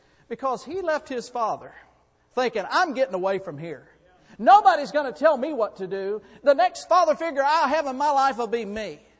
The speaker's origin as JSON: {"language": "English", "region": "Florida", "country": "United States", "tie": "born or raised there", "also_born_or_lived": "Enterprise, Alabama", "said": "I was born in Alabama, raised in Alabama for part of my life, and then we moved to Florida for the most part of our life."}